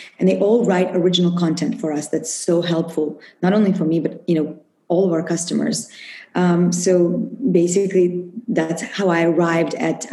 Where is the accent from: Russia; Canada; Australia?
Russia; now in United States; growing up in Russia, you drink herbs, you drink tea every day.